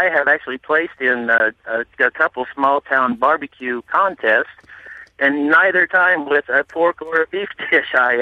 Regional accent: Vincennes, Indiana, United States; I did it in my hometown up in southwestern Indiana, a town called Vincennes, Indiana

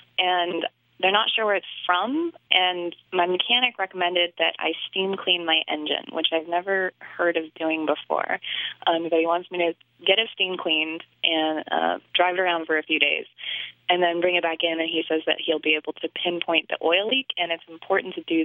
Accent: Nevada City, California, United States; now in Los Angeles, United States; I'm from Nevada City, California, originally, which is a tiny mining town, but I'm in Los Angeles.

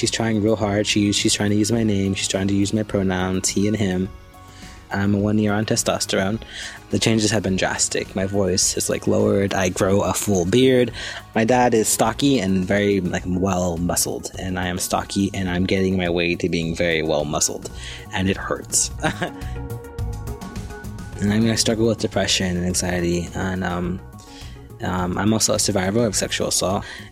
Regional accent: San Jose, California, United States; I'm from San Jose, from the Bay, South Bay.

